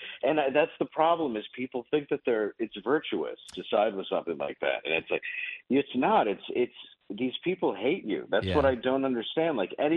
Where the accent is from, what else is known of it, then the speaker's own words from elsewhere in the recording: Detroit, Michigan, United States; I'm from Detroit, so I grew up right by Dearborn.